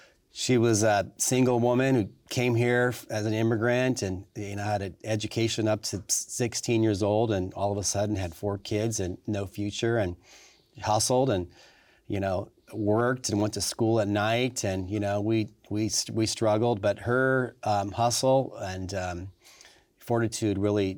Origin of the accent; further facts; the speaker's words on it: Sacramento, California, United States; This is my hometown of Sacramento.